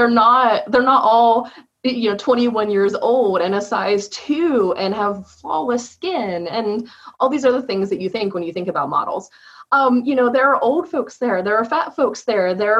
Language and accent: English; the South, United States; Particularly as I'm Southern, I grew up in the South, and proper Southern ladies don't get angry.